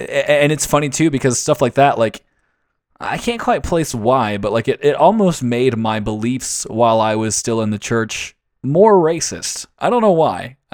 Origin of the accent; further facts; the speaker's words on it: North Carolina, United States; Yeah, I'm from North Carolina, currently living in Tennessee, so it's still very heavy where I am.